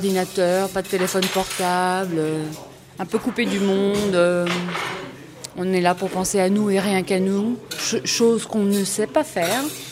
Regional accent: Évian-les-Bains, Auvergne-Rhône-Alpes, France; Je viens d'Évian-les-Bains, alors ça fait rire. Ville d'eau.

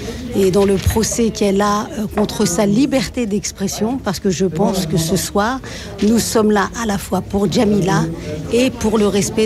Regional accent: France; born there; Moi, mes parents étaient originaires d'Algérie. Moi, je suis née en France. Et j'ai mon cœur sur les deux rives de la Méditerranée.

